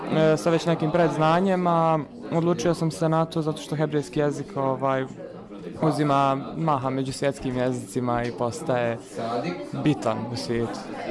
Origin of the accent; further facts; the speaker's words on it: Banja Luka, Republika Srpska, Bosnia & Herzegovina; i Banja Luka, ja sam iz Banja Luke.